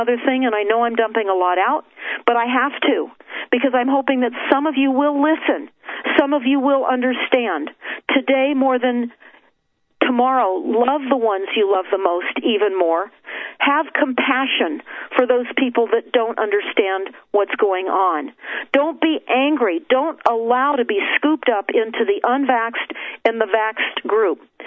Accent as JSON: {"language": "English", "town": "Malibu", "region": "California", "country": "United States", "tie": "born or raised there", "also_born_or_lived": "Santa Monica", "said": "Now, I grew up and I lived in Santa Monica, and I grew up in Malibu."}